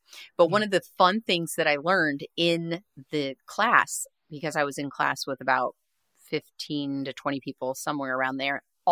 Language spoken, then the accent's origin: English; California, United States; also born or lived in Arizona / Rhode Island; Well, first off, I was born in Arizona, raised in California most of my life.